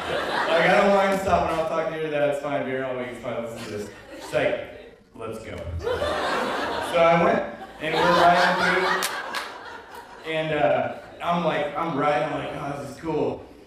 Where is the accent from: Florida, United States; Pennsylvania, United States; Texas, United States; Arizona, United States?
Texas, United States; also born or lived in Oklahoma; now in Kodiak, United States; I grew up in Texas. Sarah grew up in Illinois. I was living in Oklahoma.